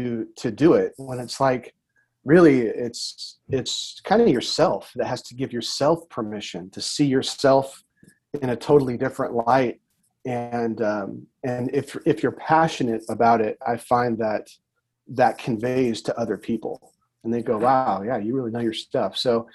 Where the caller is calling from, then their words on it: Fresno, California, United States; I am tuning in from the beautiful state of California with the lowest gas prices in the nation. I'm in Fresno, so we're like right in the middle of California.